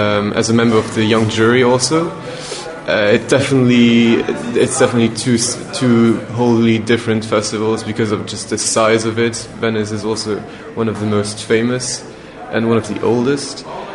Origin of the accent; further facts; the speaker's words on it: Luxembourg; I'm from Luxembourg, so the country is really very small